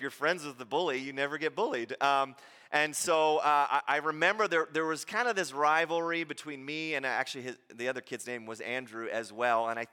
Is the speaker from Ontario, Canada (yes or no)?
yes; Orleans, Ontario, Canada; Many of you know that I grew up in Ontario, and we lived in Orleans, which is just a little city outside of Ottawa.